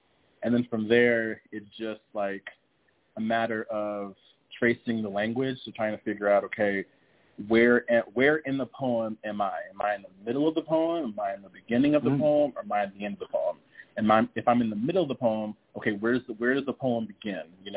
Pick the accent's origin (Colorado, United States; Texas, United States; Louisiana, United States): Texas, United States; San Antonio; I'm from San Antonio, born and raised